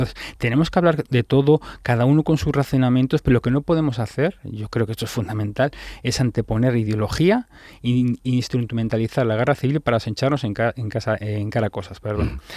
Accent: Andalusia, Spain; Yo soy escritor andaluz.

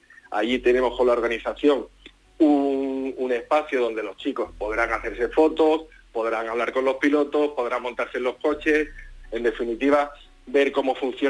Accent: Jerez, Andalusia, Spain; now in Madrid, Spain; Yo soy de Jerez, como bien sabes, llevo muchos años viviendo en Madrid

